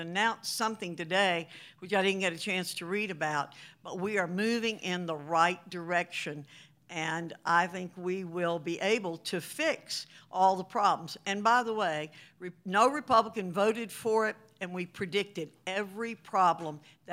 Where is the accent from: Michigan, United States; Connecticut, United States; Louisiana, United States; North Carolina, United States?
North Carolina, United States; Growing up in Avery County and living in Watauga all my life, I am extraordinarily well aware of the importance of the Blue Ridge Parkway to this area